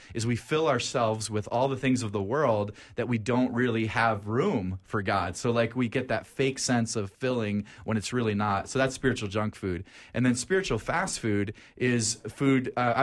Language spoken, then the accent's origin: English; New Jersey, United States; I mean, I grew up on the East Coast, so right outside